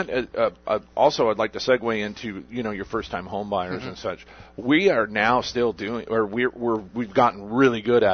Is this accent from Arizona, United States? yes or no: yes; Arizona, United States; But no, I grew up on the Parker Strip.